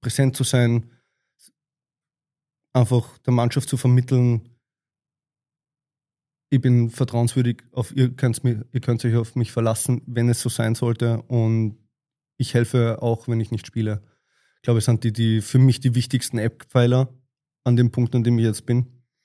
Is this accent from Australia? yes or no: no; Salzburg, Austria; born there; Ich bin nur in Pongau geboren. Meine Familie ist ursprünglich alle aus der Steiermark. Das heißt, wir sind Zugraste. Meine Eltern haben sich damals relativ jung mit einem kleinen Kind in Salzburg selbstständig gemacht.